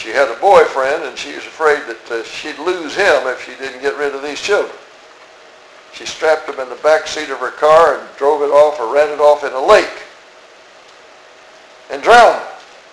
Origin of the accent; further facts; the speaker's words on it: Virginia, United States; I grew up in Virginia, and I lived in the country, and we raised our own meat.